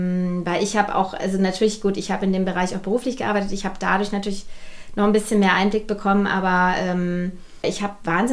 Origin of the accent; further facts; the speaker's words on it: Munich, Bavaria, Germany; Ja, das hat sich aufgebaut in München tatsächlich, aus meiner Heimatstadt.